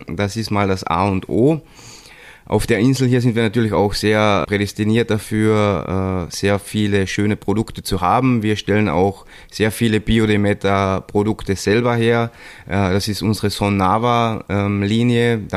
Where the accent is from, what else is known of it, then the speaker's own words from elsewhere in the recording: Austria; für mich als Österreicher